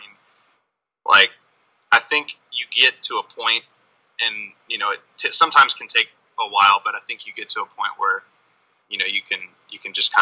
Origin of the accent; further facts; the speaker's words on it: California, United States; now in Atlanta, United States; I'm from the East Bay Area of California.